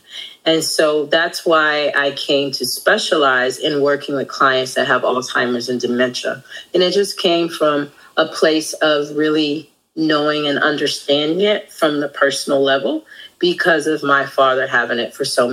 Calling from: Houston, Texas, United States; I am joining from the great state of Texas in Houston.

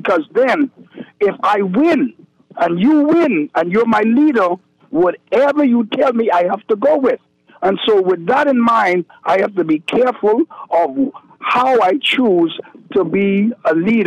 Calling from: Freeport, Grand Bahama, Bahamas; let me say something. I'm calling from Freeport.

